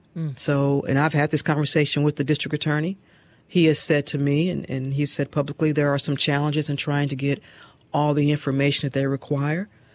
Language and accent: English; St. Louis, Missouri, United States; As a black woman growing up in St. Louis, it's not lost on me.